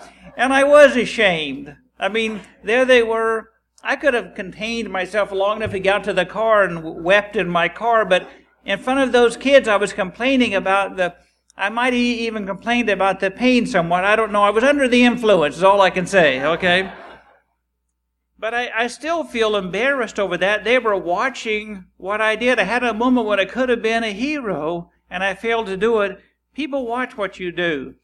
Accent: Emporia, Kansas, United States; I grew up in Emporia, near Emporia, Kansas

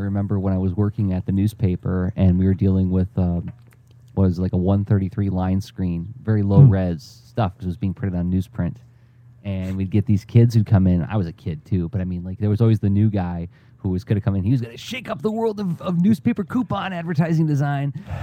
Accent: Michigan, United States; Well, I'm from Michigan. It's almost Minnesota, so I'll say heuristics too.

